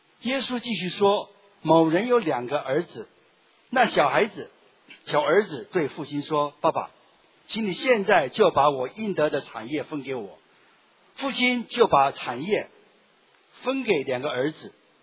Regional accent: Taipei, Taiwan; 各位弟兄姊妹大家平安，我是从台北来的

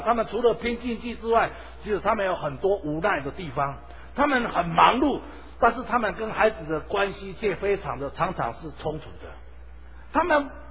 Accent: Taiwan

